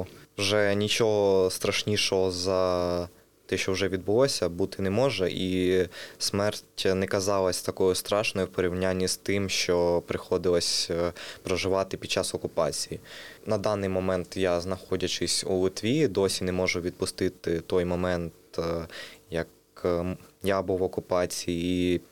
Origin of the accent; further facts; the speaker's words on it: Kharkiv Oblast, Ukraine; я з Великого Боровка, це на Харківщині.